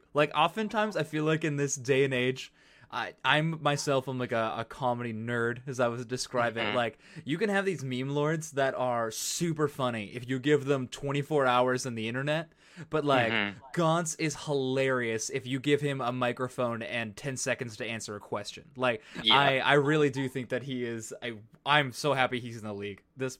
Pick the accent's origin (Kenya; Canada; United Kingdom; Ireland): Canada; now in United States; For me personally, being a Canadian citizen still living in this crazy United States.